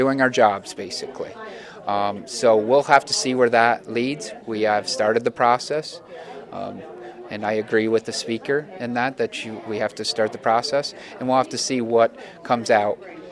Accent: Chateaugay, New York, United States; Chateauguay is my hometown, as you mentioned.

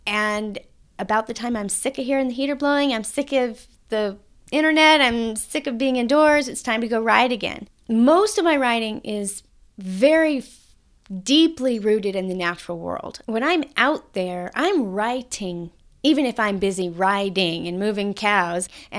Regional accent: Texas, United States; I'm from Texas originally. I have to be careful when I say this, but I write and I ride. You can really mess that up if you have a Texas accent.

